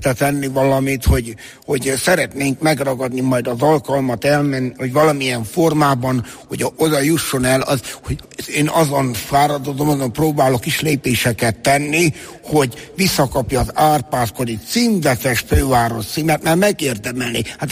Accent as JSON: {"language": "Hungarian", "town": "Satu Mare", "region": "Satu Mare County", "country": "Romania", "moved": "as an adult", "lives_now": "Hungary", "said": "Én a elcsatolt területekről származom, a Parciumból, Szatmár-Németiből. Én Szatmár-Németiből származom"}